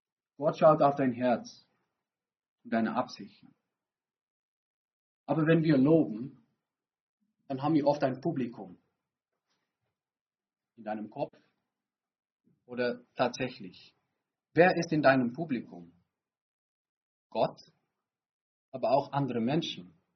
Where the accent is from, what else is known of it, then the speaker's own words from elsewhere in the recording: Netherlands; German is a second language; Ich komme aus Holland, noch etwas nördlicher.